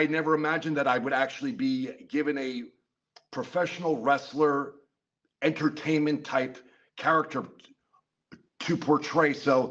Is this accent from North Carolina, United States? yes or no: no; Rutherford, New Jersey, United States; but I saw my very first independent professional wrestling match at Fairleigh Dickinson University in my hometown of Rutherford.